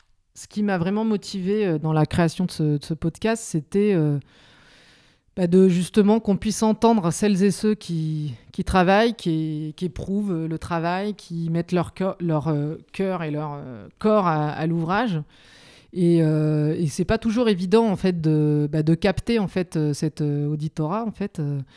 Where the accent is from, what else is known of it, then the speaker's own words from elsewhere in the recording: Nouvelle-Aquitaine, France; j'habite en région parisienne, mais je suis originaire de la Creuse. Et je vis en partie autour de Felletin.